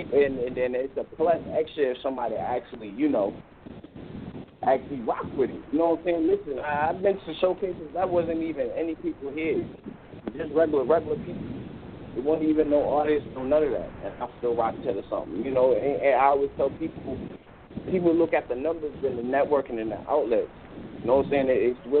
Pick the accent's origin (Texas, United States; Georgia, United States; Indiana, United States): Georgia, United States; Atlanta; now in New York, United States; I'm originally from Atlanta, like, but I'm here in New York.